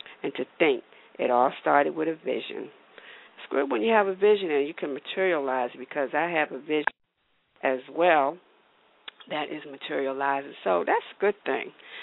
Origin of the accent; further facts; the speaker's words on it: Washington, District of Columbia, United States; It's two ladies that are from D.C., my hometown. Rah, rah, rah, rah, rah. Yeah, D.C., go D.C.